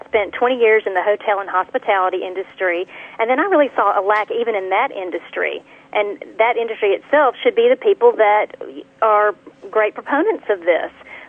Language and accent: English; Alabama, United States; I'm from Alabama.